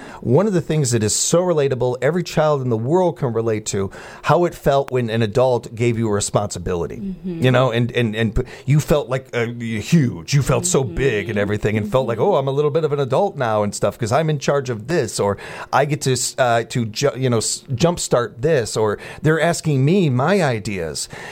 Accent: Chicago, Illinois, United States; one of my best friends growing up in Chicago, because it had it pretty rough growing up myself, and things were hard.

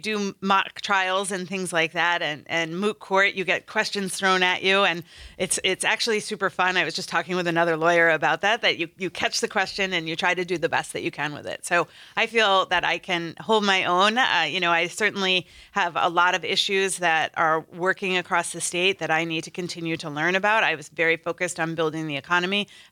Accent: Wisconsin, United States; Well, what I would say is in my hometown out in western Wisconsin, we had a rumor come through the town that ICE was coming.

